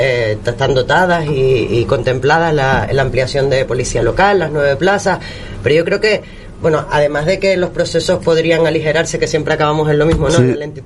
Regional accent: Costa Calma, Canary Islands, Spain; Yo soy de Costa Calma y como siempre me toca barrer para casa

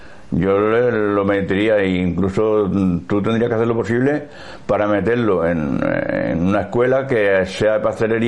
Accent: Jaén, Andalusia, Spain; born there; Sí, nací en Jaén, me fui a Mallorca.

